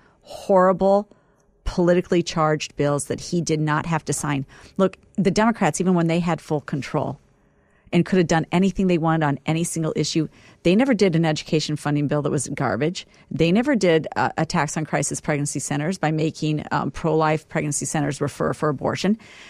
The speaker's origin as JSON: {"language": "English", "town": "Vermillion", "region": "South Dakota", "country": "United States", "tie": "born or raised there", "said": "her parents still live in Vermilion, South Dakota, and attend at least the same church that I got confirmed in, married in, and First Communion."}